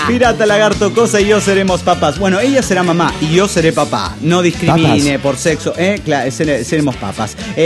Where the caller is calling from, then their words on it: Cancún, Quintana Roo, Mexico; de Cancún, Quintana Roo.